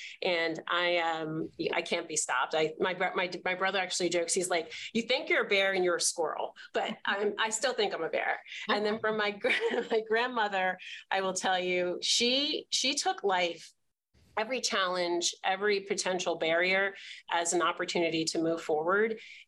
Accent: New Jersey, United States; South Jersey. I am one of three and the baby.

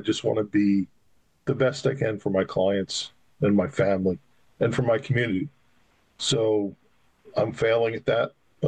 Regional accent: Pennsville, New Jersey, United States; Deep South Jersey, Pennsville, exit one on the turnpike, one sister.

